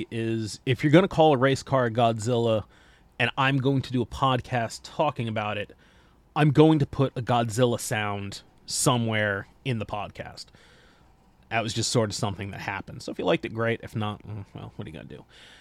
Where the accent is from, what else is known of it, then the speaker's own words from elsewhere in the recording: United States; because as an American, Gran Turismo 1 was really sort of the first time that most of us were exposed to the Nissan Skyline.